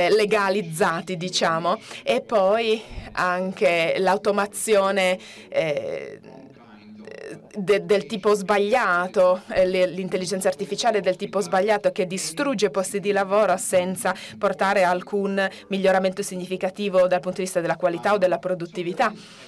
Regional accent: United States; io sono statunitense, mi sembra un po' tutto un'utopia.

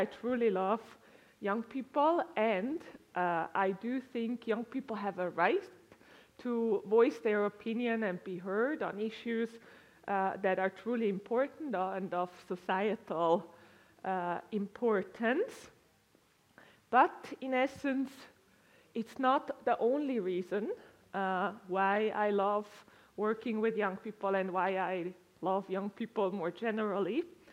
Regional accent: Colombia; also born or lived in Switzerland; now in United States; I grew up in Colombia, in Latin America, just for way of background. I then studied in Switzerland. I'm a psychologist by training, and I have been living and working in the United States for quite a long time.

